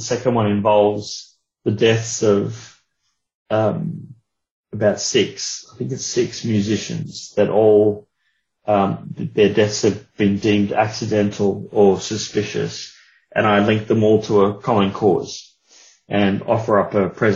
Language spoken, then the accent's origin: English; Australia; being of Australian origin, Jeff started asking me a few questions about The Summerton Man.